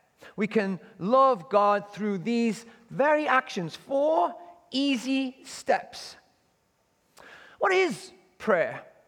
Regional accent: England, United Kingdom; when I was growing up in England.

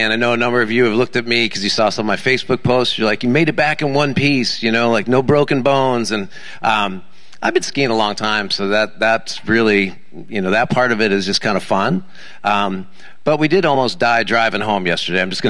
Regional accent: Wisconsin, United States; And so I'm from Wisconsin. And so I'm instilling confidence in my boys.

